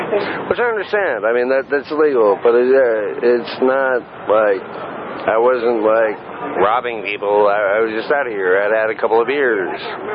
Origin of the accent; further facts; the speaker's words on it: Virginia, United States; I lost my wallet. I'm from Virginia.